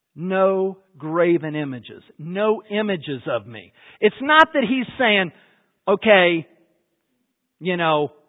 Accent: Salt Lake City, Utah, United States; I grew up in Salt Lake, you know, with my folks, but my mother's family was from Seattle and my father's family was from Virginia.

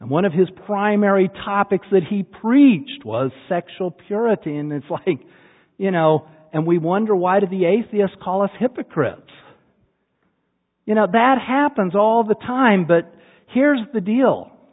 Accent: Utah, United States; You know, I grew up in Utah. And if you know anything about Utah, you know that Salt Lake is the headquarters of the Mormon Church.

